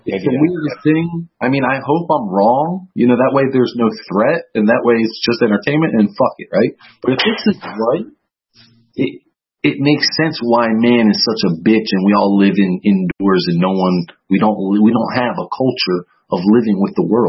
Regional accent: Pennsylvania, United States; I was raised in Pennsylvania

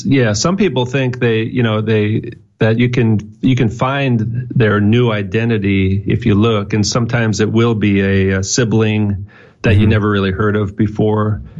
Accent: Minneapolis, Minnesota, United States; But he's my hometown hero, you know?

